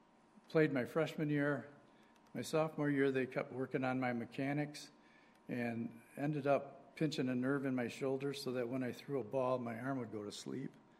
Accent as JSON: {"language": "English", "town": "Waterford", "region": "Michigan", "country": "United States", "tie": "born or raised there", "said": "And I grew up in Waterford, Michigan."}